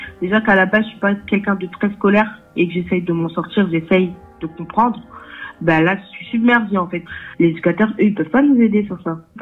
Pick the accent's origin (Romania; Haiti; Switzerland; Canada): Haiti; now in France; j'ai 17 ans, je viens d'Haïti, je suis venue en France après le tremblement de terre.